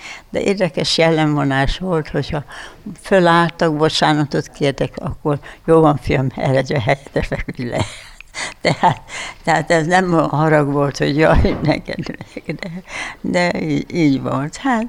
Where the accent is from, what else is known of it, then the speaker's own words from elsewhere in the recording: Mezőtúr, Jász-Nagykun-Szolnok, Hungary; born there; Mezőtúron születtem, 1915. április 21-ben. Úgyhogy ott jártam iskolába, 4 elemit jártunk